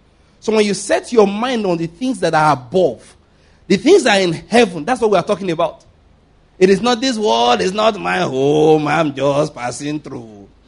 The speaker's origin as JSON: {"language": "English", "region": "Ondo", "country": "Nigeria", "lives_now": "Enugu, Nigeria", "said": "I'm from Ondo State, physically speaking. This Zenugu is in Igbo land."}